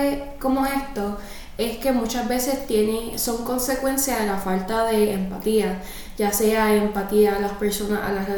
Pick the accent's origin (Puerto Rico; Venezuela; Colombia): Puerto Rico; Nosotros somos de Puerto Rico, que es la isla más pequeña de las Antillas Mayores en el Caribe.